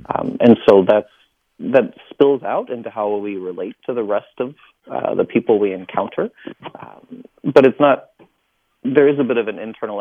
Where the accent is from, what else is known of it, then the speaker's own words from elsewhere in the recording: Fort Wayne, Indiana, United States; Fort Wayne, Indiana.